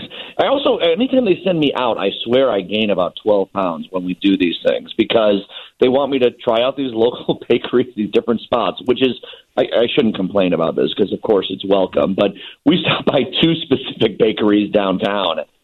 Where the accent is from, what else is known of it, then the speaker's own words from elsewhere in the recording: Downers Grove, Illinois, United States; And so I grew up in Downers Grove, right, which is not all that far from Geneva.